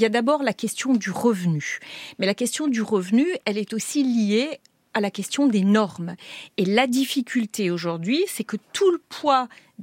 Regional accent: Grand Est, France; Moi, je suis alsacienne. Nous avons la frontière en Alsace avec l'Allemagne.

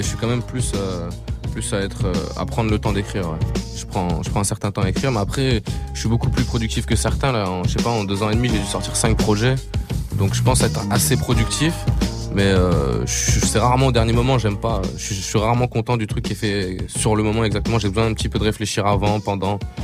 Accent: Hauts-de-France, France; born there; vu que je suis né dans le Nord et que j'ai pas l'accent comme ça, quand je chante ni quand je parle.

